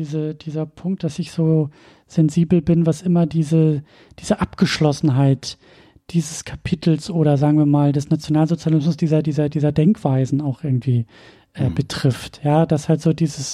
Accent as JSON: {"language": "German", "town": "Husum", "region": "Schleswig-Holstein", "country": "Germany", "said": "Ich komme ja aus Husum. Das ist ja ein sehr kleines Städtchen, Nordseeküste."}